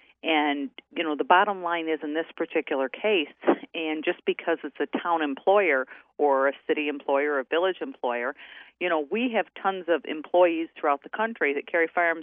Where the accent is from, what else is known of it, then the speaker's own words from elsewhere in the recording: Michigan, United States; like I'm from Michigan, okay?